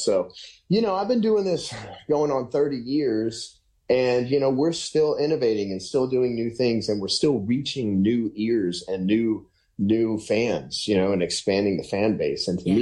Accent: Shreveport, Louisiana, United States; We put out a live DVD from the very first concert of the tour in my hometown in Shreveport.

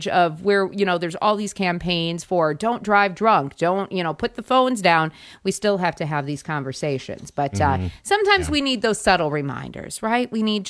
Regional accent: South Dakota, United States; Just growing up in South Dakota, knowing what the road systems are like, everything is straight too.

